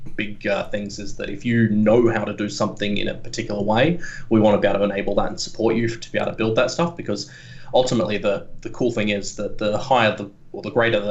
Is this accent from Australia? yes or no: yes; Australia; I'm from Australia.